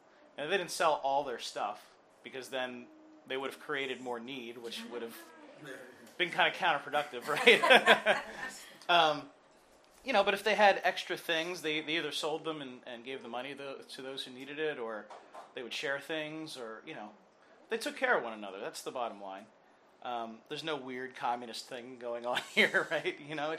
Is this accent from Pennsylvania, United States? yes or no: yes; Pennsylvania, United States; You know, but Jay's from Brooklyn. I'm from Pennsylvania.